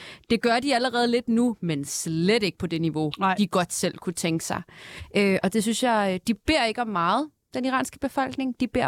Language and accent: Danish; Iran; now in Denmark; Fordi mine forældre er tidligere iranske statsborgere, nu danske statsborgere, så kan de jo se på mit efternavn og på, hvordan jeg ser ud, at jeg er iraner.